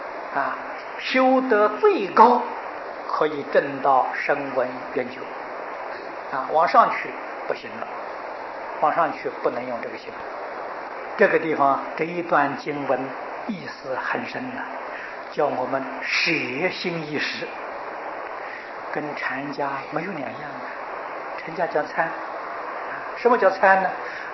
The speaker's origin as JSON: {"language": "Chinese", "country": "China", "said": "就是我们中国人讲的三心二意呀"}